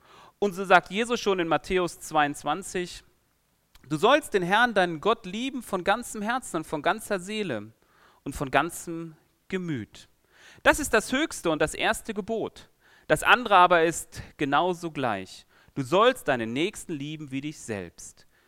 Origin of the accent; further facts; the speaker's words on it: Cologne, North Rhine-Westphalia, Germany; Als Kölner gibt es diese schöne Band